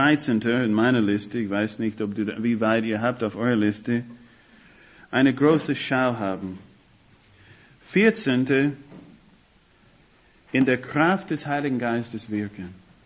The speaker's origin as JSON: {"language": "German", "country": "United States", "second_language": "German", "lives_now": "Germany", "said": "Ich komme aus Amerika, das Land von Know-how."}